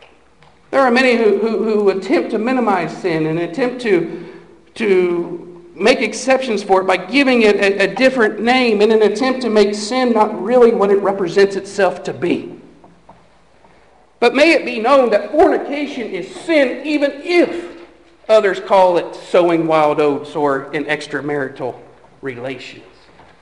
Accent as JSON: {"language": "English", "town": "Greencastle", "country": "United States", "tie": "born or raised there", "said": "I remember when I was a young child growing up in Greencastle"}